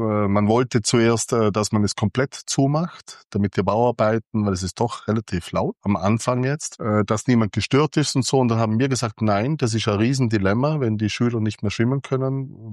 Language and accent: German; Austria; Wieso er das nicht wüsste und ich aber schon als Österreicher, dass ein Bademeister gesucht wird.